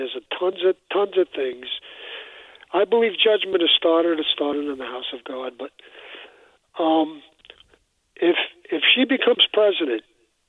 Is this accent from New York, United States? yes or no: yes; Manhattan, New York, United States; Also, when I was born and raised in Manhattan, Steve, and the churches in Manhattan, especially the Catholic churches, they're huge.